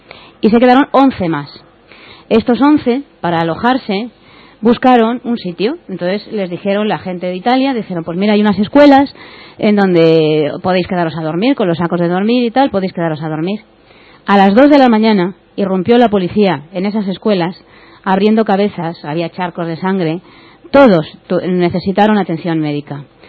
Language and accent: Spanish; Spain; nos veíamos los españoles por allí, había mucha gente